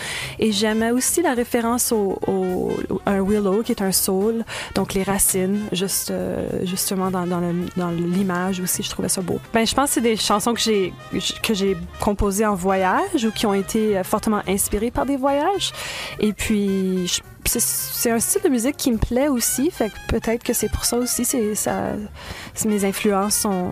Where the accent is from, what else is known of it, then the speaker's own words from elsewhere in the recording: Manitoba, Canada; Moi, je viens du Manitoba, fait que je suis une fille des plaines.